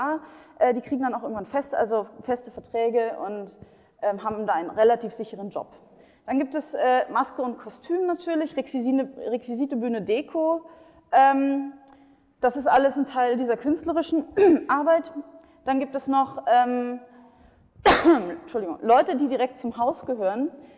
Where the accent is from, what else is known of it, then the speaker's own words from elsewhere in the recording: Bavaria, Germany; ich weiß nicht genau, wie es in Österreich ist, ich komme aus Bayern und da ist das so, Theater ist tatsächlich ein Medium, das sehr, sehr offline ist.